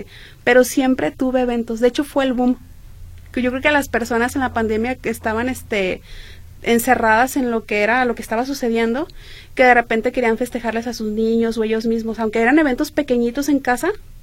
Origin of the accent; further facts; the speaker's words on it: Sonora, Mexico; moved away as an adult; now in Guadalajara, Mexico; Yo no soy de aquí, yo soy de Sonora.